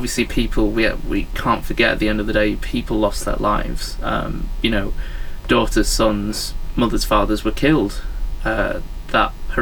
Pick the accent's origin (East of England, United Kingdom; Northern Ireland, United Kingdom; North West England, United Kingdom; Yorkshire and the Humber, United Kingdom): North West England, United Kingdom; Manchester; because I'm from Manchester and everything.